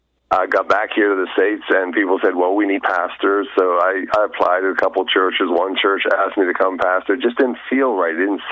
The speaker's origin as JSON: {"language": "English", "country": "Zimbabwe", "tie": "born there", "said": "my parents were missionaries in Africa. I was born in Zimbabwe, Africa. Grew up in a Christian home."}